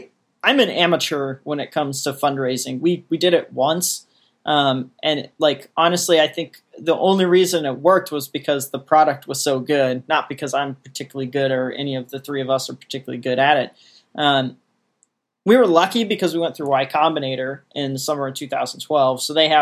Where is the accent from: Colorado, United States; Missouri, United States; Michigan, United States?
Missouri, United States; Columbia; We're from Columbia, Missouri.